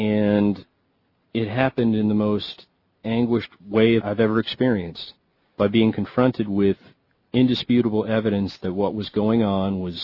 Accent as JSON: {"language": "English", "country": "United States", "said": "I am an American first person from the day I was born almost."}